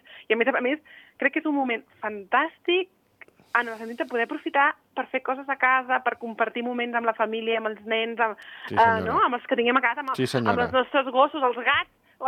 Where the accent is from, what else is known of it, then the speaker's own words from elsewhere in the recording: Barcelona, Catalonia, Spain; now in Andorra; com a mínim els que venim de Barcelona, ostres, jo tinc aquí un nivell de relax que no tenia abans, eh?